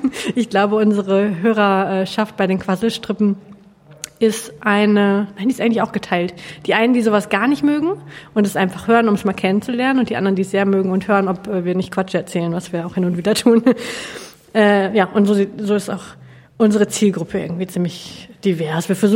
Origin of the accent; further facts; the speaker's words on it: Hamm, North Rhine-Westphalia, Germany; born there; now in Bielefeld, Germany; Ich bin gebürtig aus dem Ruhrgebiet, aus dem Rand, nämlich aus Hamm und wohne jetzt in Bielefeld und will da auch nicht mehr weg.